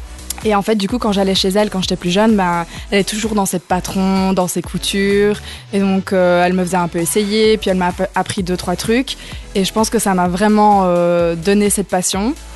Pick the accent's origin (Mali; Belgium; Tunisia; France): Belgium; Beaufays, Wallonia; now in England, United Kingdom; De Beaufailly.